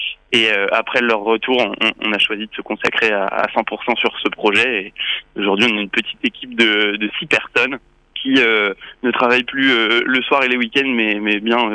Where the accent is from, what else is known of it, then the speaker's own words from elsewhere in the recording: Erquy, Brittany, France; also born or lived in Saint-Nazaire; j'ai grandi en Bretagne, d'abord du côté de Saint-Nazaire et puis ensuite dans la baie de Saint-Brieuc à Erquy. Et puis j'ai terminé le lycée et les classes préparatoires dans la banlieue rennaise. Donc en effet, je suis un produit breton.